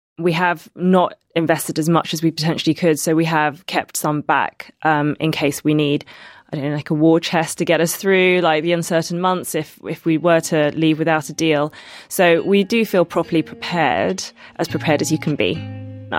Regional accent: London, United Kingdom; I'm from London.

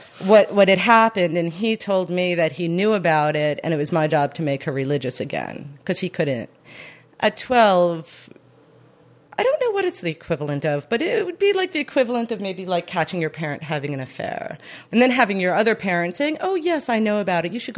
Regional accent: New Jersey, United States; You know, I'm from Jersey.

